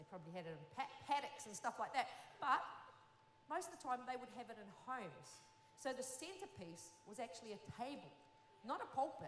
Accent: New Zealand; Yes, I am from New Zealand. I am originally from New Zealand. I'm a Māori.

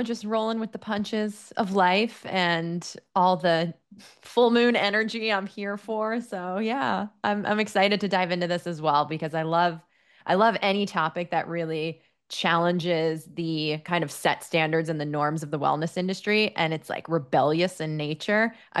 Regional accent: United States; I mean, as an American, it's interesting, the dynamic and the relationship with alcohol.

